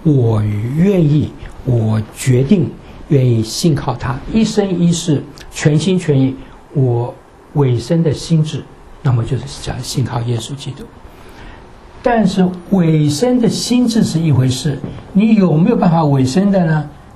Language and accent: Chinese; China; 我们中国人有一句话说